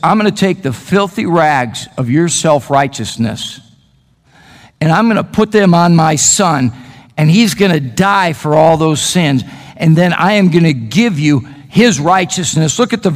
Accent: Chicago, Illinois, United States; But I remember growing up in the Chicago area, you could buy a brand new car.

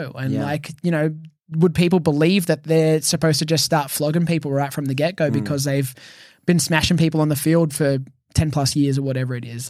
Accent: Australia; It was really important, especially as an Australian, because there wasn't really any representation from Australians in New Japan before I came along.

